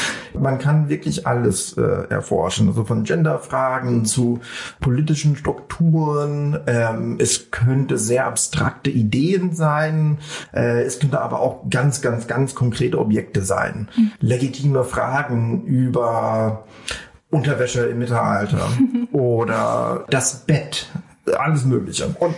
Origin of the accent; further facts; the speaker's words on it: California, United States; also ich gebe denen so ein Bild von meinem Haus, in meiner Kindheit in Kalifornien.